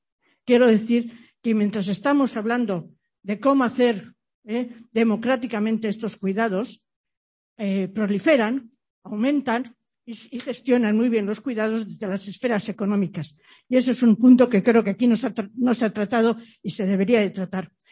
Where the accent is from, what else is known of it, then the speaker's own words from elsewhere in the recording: Zumárraga, Basque Country, Spain; yo vengo desde Zumárraga